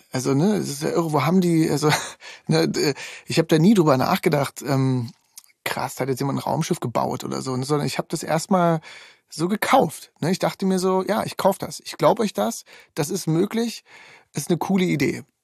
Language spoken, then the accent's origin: German; East Germany, Germany; ich komme aus dem Osten, ne?